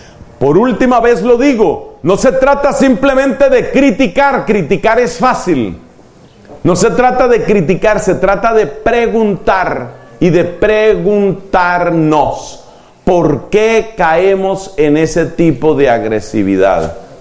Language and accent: Spanish; Bucaramanga, Santander, Colombia; en la ciudad de Bucaramanga. En mi país estábamos haciendo oración por algunas personas